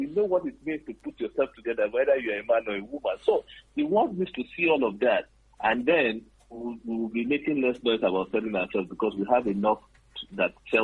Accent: Kaba, Kogi, Nigeria; I'm right now speaking to you from Kaba, Kogi State, my hometown.

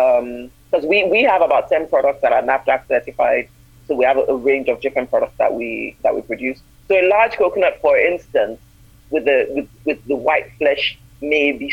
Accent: Ibadan, Oyo, Nigeria; So I'm an Ibadan girl. I grew up in Ibadan.

